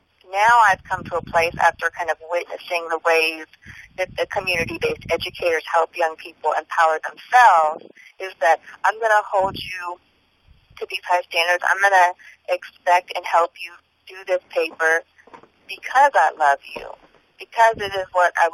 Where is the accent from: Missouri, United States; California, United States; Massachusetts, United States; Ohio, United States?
California, United States; I'm born and raised in the Bay Area, so I came back to the Bay Area